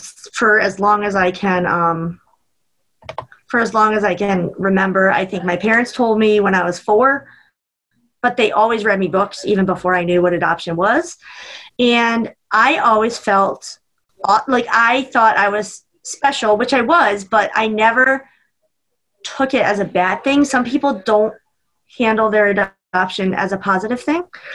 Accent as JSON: {"language": "English", "region": "Maryland", "country": "United States", "tie": "born or raised there", "said": "So I grew up in Maryland, actually."}